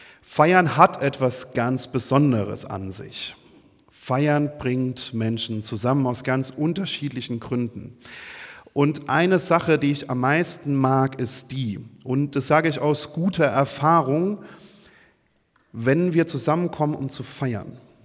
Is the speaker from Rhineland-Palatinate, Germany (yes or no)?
yes; Rhineland-Palatinate, Germany; Ich komme ursprünglich aus der Pfalz, Pfälzer Bub, wie man sagt.